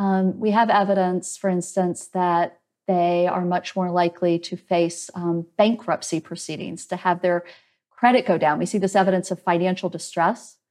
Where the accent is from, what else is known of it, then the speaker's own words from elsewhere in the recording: Deep South, United States; I'm from the Deep South originally. I'm from the Georgia-Alabama border. Women from where I am from are going to experience enormous reductions in access to abortion.